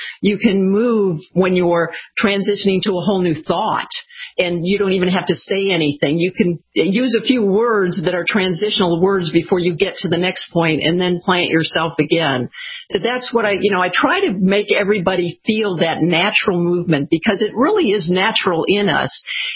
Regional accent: Michigan, United States; I'm from Michigan originally, did my undergraduate in Michigan.

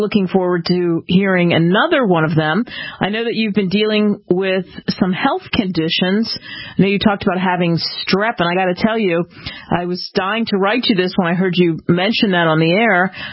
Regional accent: Philadelphia, Pennsylvania, United States; I grew up in the Northeast, but in Philadelphia, where we didn't get a lot of snow.

